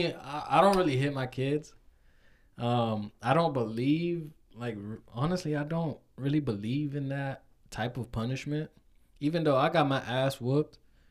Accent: El Salvador; So, you know, I'm obviously from El Salvador.

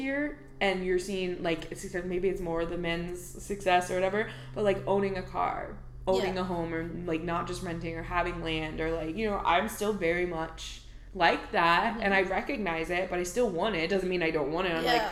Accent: Texas, United States; Because I come from Texas. It's, like, that's what you do.

